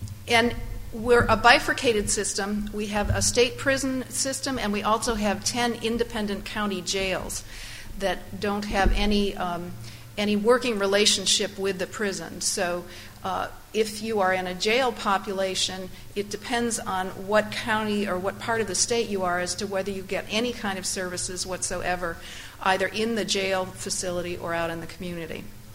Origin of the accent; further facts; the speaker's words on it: New Hampshire, United States; I'm from New Hampshire